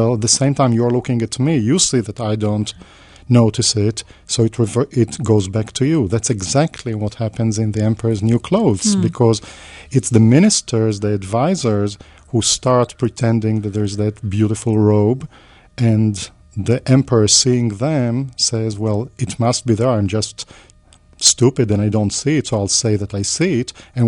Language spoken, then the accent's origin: English; Tel Aviv, Tel Aviv District, Israel; I grew up in Tel Aviv, in Israel. I was born in 1948, so I was born right into immediately the post-independence period